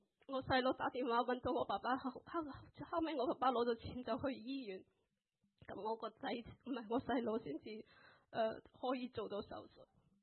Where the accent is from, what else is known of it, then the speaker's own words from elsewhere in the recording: Shenzhen, Guangdong, China; born there; 其实我喺出生喺深圳。第一条村，其中之间一条村，我有三个细佬啦